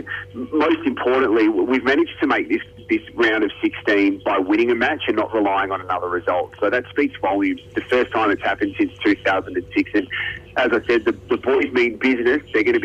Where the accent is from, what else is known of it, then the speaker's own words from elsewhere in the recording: Kingston, Tasmania, Australia; Now, I'm a Tassie boy as well. I grew up in Kingston.